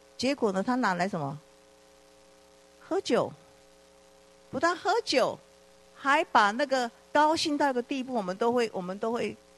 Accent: China; 固若金汤是我们中国人的这个成语

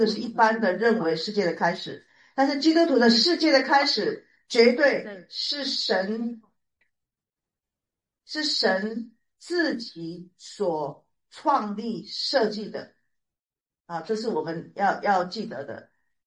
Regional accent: Taiwan; 是不是我台湾人的你可以了解吗？

